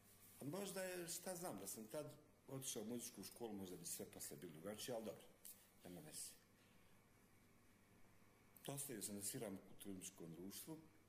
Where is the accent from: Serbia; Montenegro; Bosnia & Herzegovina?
Bosnia & Herzegovina; Čajniče, Republika Srpska; born there; Jesam, ja sam rođen u Čajniču.